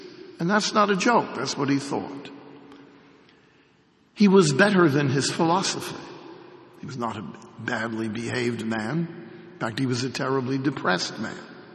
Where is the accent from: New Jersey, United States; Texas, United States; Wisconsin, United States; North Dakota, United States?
New Jersey, United States; Jersey City; I'm from Jersey City. We thought it was funny.